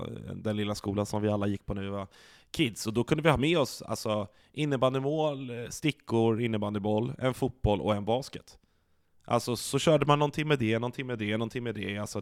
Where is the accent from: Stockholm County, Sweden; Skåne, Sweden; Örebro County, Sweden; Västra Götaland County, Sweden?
Stockholm County, Sweden; Stockholm; Jag är uppväxt i Ulvsunda, som det heter, Bromma, Stockholm, på gränsen mot Solna. Och vi var ett så här klassiskt medelklass familjeområde, mycket barn och ungdomar